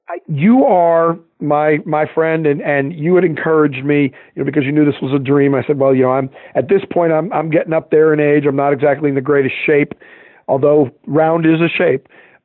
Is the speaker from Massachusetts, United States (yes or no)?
yes; Boston, Massachusetts, United States; And it's probably because I'm from Boston, and you know, the northern attitude may rub some people the wrong way